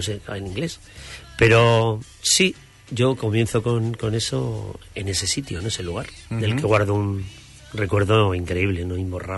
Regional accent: Barakaldo, Basque Country, Spain; de mi ciudad, de mi pueblo, yo soy de Bilbao, soy de Baracaldo

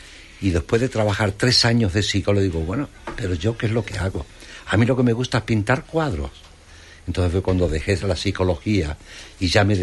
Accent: Lepe, Andalusia, Spain; also born or lived in Bollullos; Mis padres son de Lepe, de varias generaciones. Y después nací allí en Lepe. Ya mi madre se marchó a Bollullos embarazada. Y volví a Lepe luego, muy pequeñito.

